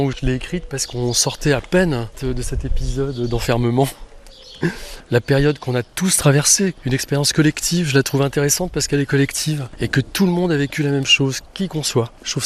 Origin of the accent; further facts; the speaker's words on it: Rennes, Brittany, France; parce que je suis de Rennes, donc je venais très très souvent le week-end